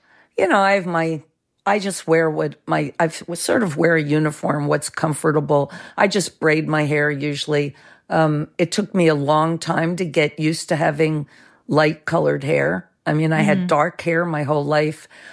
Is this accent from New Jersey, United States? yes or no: yes; New Jersey, United States; I was sort of a hick. You know, I came from South Jersey.